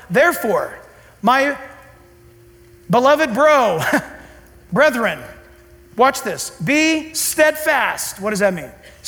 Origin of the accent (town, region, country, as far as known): Orange County, California, United States; born or raised there